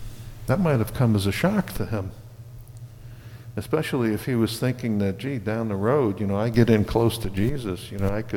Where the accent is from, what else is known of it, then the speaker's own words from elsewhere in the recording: New Jersey, United States; also born or lived in Oklahoma City / Philadelphia area; I mean, I grew up in Jersey and took a job with Xerox up here. Got laid off from Xerox, spent a year in Oklahoma City, then spent 3 years in the Philly area, then came back up here.